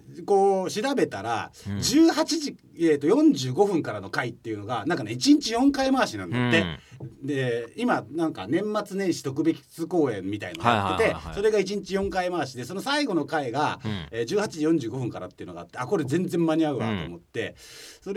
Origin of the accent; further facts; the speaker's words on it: Wakayama, Japan; 地元の和歌山放送を聞きながら